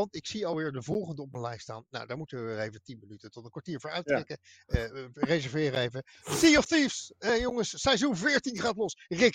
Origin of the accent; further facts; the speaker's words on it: Antwerp, Flanders, Belgium; born there; Mijn geboortestad. Stad der Steden.